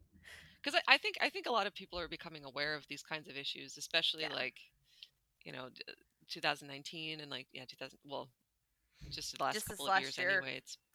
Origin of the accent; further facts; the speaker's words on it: Canada; Like as a Canadian, like because our I think our education system, like public education system, is more or less equal across the board.